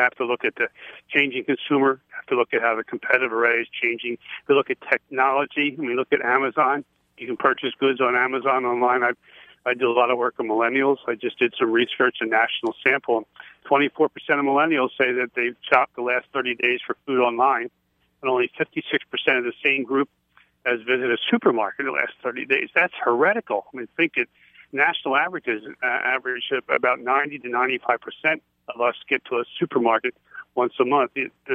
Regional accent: Philadelphia, Pennsylvania, United States; If you were a Philadelphia person, I grew up in Philadelphia, you shopped either at Acme or A&P, or as we say, Acme and A&P.

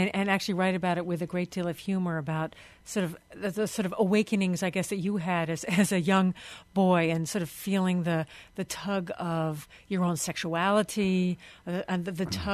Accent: Ireland; I'm from Ireland too, not too far from where the doctor's from.

